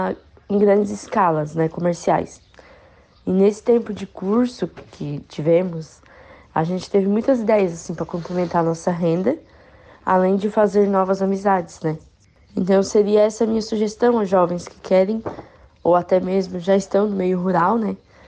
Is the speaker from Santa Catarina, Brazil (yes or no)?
yes; Balneário Gaivota, Santa Catarina, Brazil; tenho 24 anos, sou de Balneário Gaivota